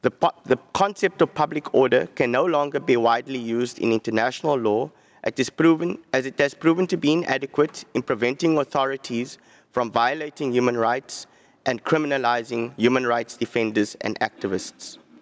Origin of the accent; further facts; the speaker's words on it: South Africa; I'm from South Africa, where I'm based at the Alternative Information and Development Centre.